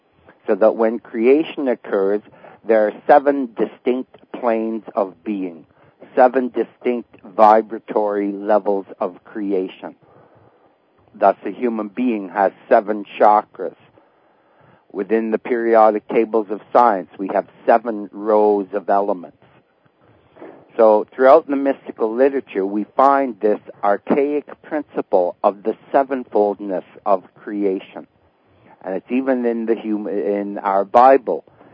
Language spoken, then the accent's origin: English; Ottawa, Ontario, Canada; I come from Ottawa, Canada area